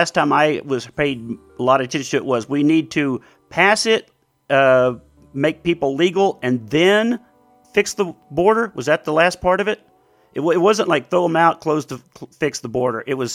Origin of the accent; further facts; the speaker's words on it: United States; How come we, as American citizens, just went, you know, no, we should calm it down.